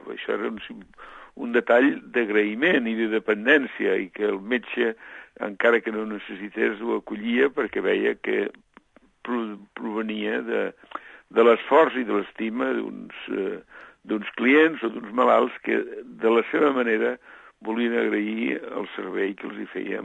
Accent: Catalonia, Spain; jo soc de l'Urgell, però més o menys venim del mateix lloc.

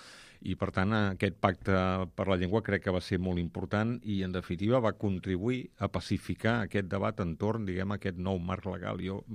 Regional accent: Rubí, Catalonia, Spain; Jo sóc fill de Rubí, un poble, diguem, del Vallès, ben a prop d'aquí, on la presència del català, especialment al carrer, és molt minoritària.

